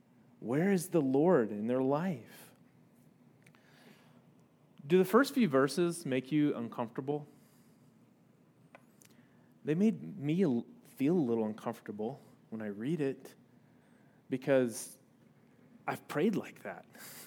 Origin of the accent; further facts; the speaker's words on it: South Carolina, United States; If you are from Arkansas, I grew up in South Carolina.